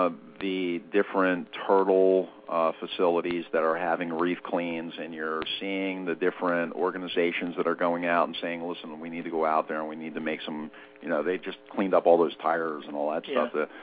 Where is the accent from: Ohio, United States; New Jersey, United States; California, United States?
New Jersey, United States; Wildwood; I grew up on the Jersey coastline. I grew up in Wildwood, New Jersey.